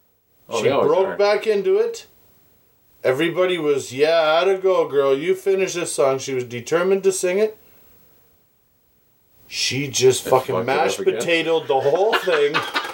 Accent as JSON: {"language": "English", "country": "Canada", "said": "Even though I'm full-blooded, fucking love Canadian, love Canada, everything"}